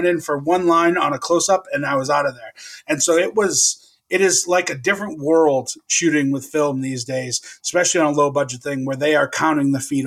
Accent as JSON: {"language": "English", "town": "Boston", "region": "Massachusetts", "country": "United States", "accent": "Boston", "said": "they wanted my Boston accent, which was cool, but I've been trained for so long to try to lose it and not act with my accent."}